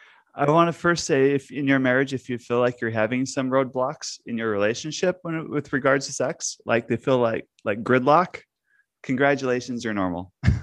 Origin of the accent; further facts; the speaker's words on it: Japan; I was born in Japan. I was raised in Japan, and I still don't like raw fish.